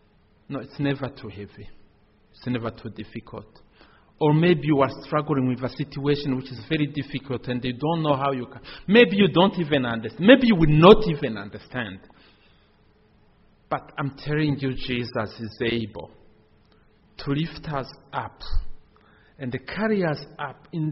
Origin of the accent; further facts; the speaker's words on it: Burundi; English is a second language; So I come from Burundi. We speak French.